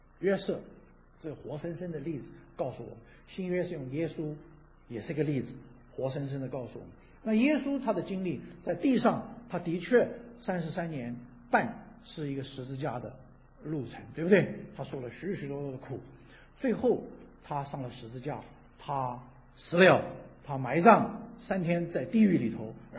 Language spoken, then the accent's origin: Chinese; China; 但是我想我们中国人你能够听得懂我在讲什么